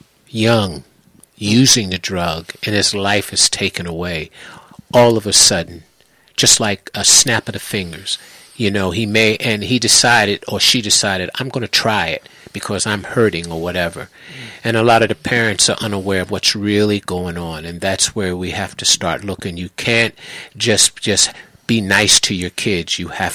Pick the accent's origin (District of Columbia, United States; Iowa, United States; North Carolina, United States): District of Columbia, United States; Washington; It was a real big thing in the neighborhood where I grew up in Washington, D.C.